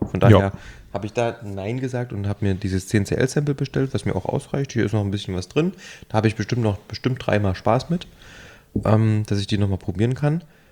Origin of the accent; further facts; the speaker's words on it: Thuringia, Germany; ich bin ja ursprünglich aus Thüringen